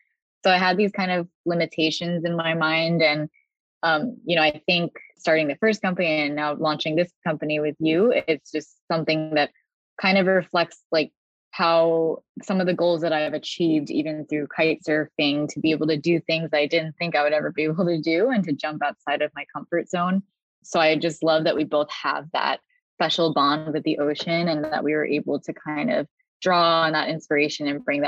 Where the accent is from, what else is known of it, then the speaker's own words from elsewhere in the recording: New York, United States; now in Miami, United States; So yeah, I do live in Miami. I grew up in New York with Danielle.